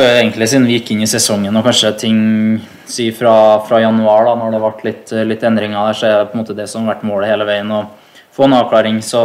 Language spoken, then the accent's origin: Norwegian; Trondheim, Trøndelag, Norway; når jeg står hjemme I Trondheim den 1. mai